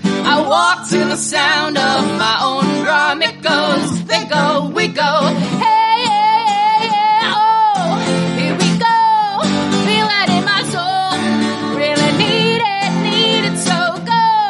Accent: Minnesota, United States; changed it to Minnesota, which is where I was. I'm from Minnesota, yeah.

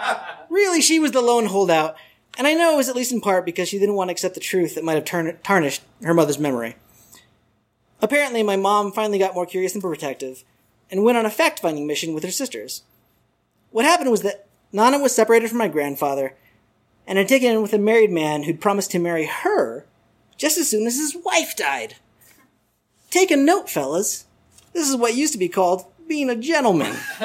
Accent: Arizona, United States; First of all, because I'm from Arizona, and unbelievably shitty racism against me and my extended family is so ingrained

